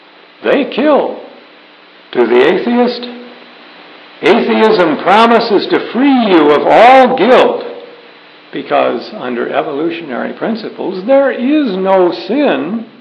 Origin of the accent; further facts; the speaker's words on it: Winnipeg, Manitoba, Canada; when I was growing up in Winnipeg, there were kids all over the place.